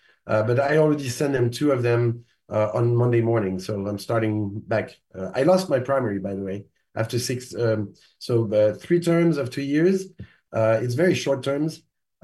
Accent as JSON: {"language": "English", "country": "France", "tie": "born or raised there", "said": "Even though I grew up in France and eating everybody and every parts of everybody."}